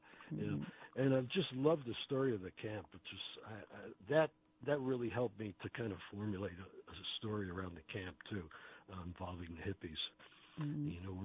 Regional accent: East Coast, United States; now in San Francisco, United States; You know, growing up on the East Coast, people have jobs and careers. And it wasn't until I moved to California to actually San Francisco at first that I met people who had dreams.

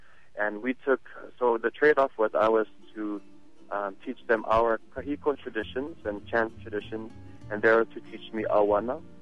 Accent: California, United States; born there; Yeah, sure. I was actually born in California.

